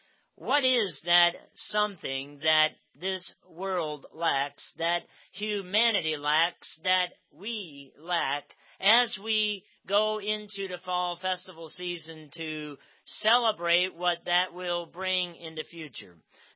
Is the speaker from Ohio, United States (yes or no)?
yes; Sugarcreek, Ohio, United States; And then, of course, I come from Amish country, and, you know, that is supposedly the ideal world because, well, 3 million people come to Sugar Creek every year to enjoy what we have to offer.